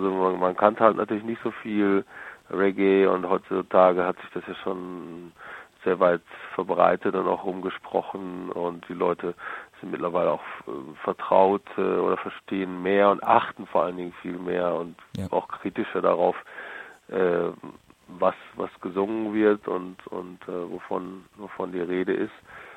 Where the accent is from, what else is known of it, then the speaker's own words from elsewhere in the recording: North Rhine-Westphalia, Germany; in der Nähe von Bielefeld, wo ich aufgewachsen bin